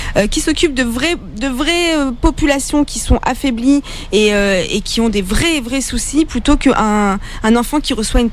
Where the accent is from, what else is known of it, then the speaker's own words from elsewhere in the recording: Algeria; Ah bah après je suis une Algérienne. Hein, donc... je reste une Algérienne